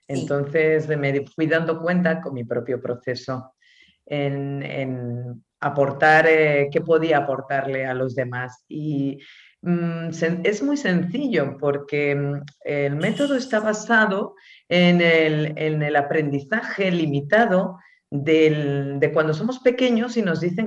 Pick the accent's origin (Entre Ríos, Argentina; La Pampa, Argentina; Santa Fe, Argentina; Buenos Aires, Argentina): Buenos Aires, Argentina; born there; accent: Spanish; cuando yo llego a Argentina hace 9 años, Tengo acento español, pero nací en Buenos Aires.